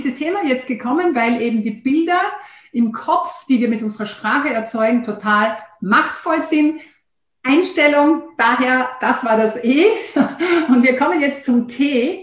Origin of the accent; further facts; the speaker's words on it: Austria; das Magazin Training bei uns in Österreich hat das als erstes aufgegriffen